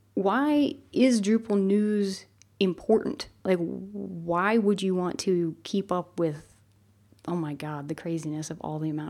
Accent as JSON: {"language": "English", "town": "Copenhagen", "region": "Capital Region of Denmark", "country": "Denmark", "tie": "born or raised there", "said": "here in my hometown of Copenhagen, Denmark."}